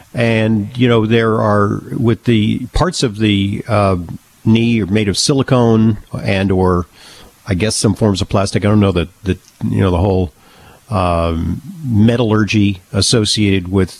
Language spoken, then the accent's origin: English; Manhattan, New York, United States; I'm from Big Town. I'm from Big Town, New York. We also refer to it as Manhattan.